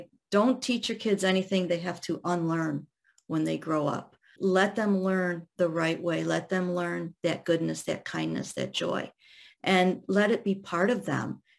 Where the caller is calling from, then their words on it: Sterling Heights, Michigan, United States; I'm calling in from Michigan. I live in Sterling Heights, which is a suburb of Detroit.